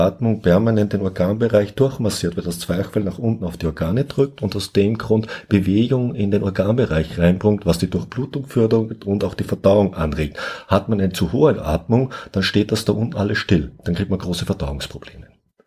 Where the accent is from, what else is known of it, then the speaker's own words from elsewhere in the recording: Austria; Ich komme ja aus Österreich, ich komme aus dem Süden